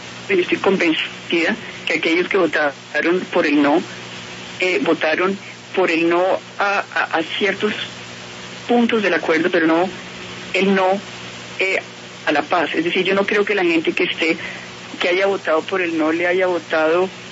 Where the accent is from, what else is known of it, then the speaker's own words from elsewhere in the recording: Colombia; para nosotros como colombianos